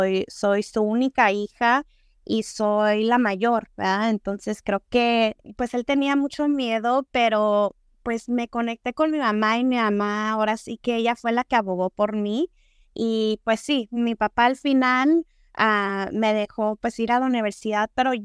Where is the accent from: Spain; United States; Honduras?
United States; California; also born or lived in Mexicali; now in San Diego, United States; tengo mucha familia en Mexicali, en los dos lados de la frontera, en Mexicali, en el Valle Imperial. Y pues nací y crecí hasta los 18 años en el Valle Imperial y después me vine a San Diego. Entonces sí, me considero fronteriza.